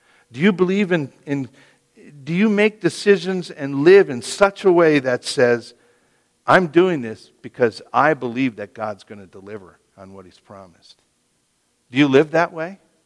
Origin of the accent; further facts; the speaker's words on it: Merton, Wisconsin, United States; moved away as an adult; I left my hometown of Merton, Wisconsin when I was 18 years old, never to go back there to live again.